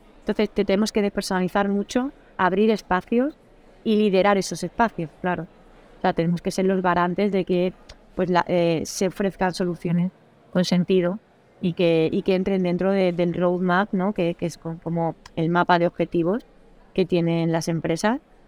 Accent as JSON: {"language": "Spanish", "region": "Andalusia", "country": "Spain", "said": "A mí hablar, soy andaluza, o sea, no hay otra cosa que me guste más que hablar en la vida."}